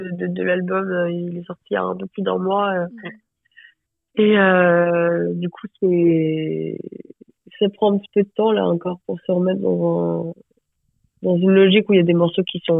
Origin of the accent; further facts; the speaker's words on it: Luxembourg; Donc pas très loin du Luxembourg, donc là où j'ai grandi.